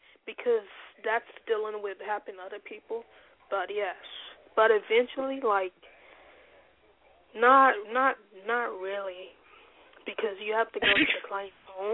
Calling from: Orlando, Florida, United States; I'm calling from Orlando, Florida.

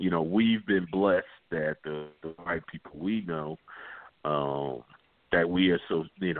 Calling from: Griffin, Georgia, United States; Hey, Frank, I'm calling from Griffin, Georgia.

